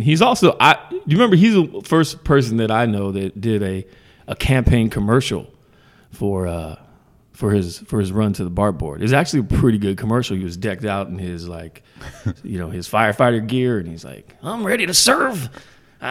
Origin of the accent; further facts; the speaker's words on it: Hayward, California, United States; You know, I grew up in Hayward, man, and there was a guy.